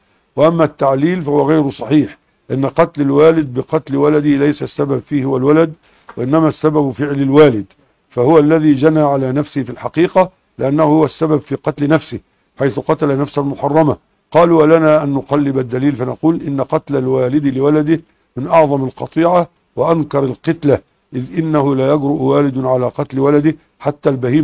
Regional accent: Egypt; يعني واحد معاه سيارة تويوتا عندنا في مصر فيها 13 راكب

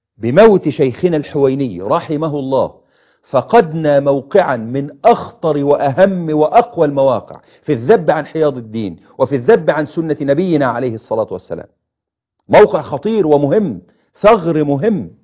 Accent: Egypt

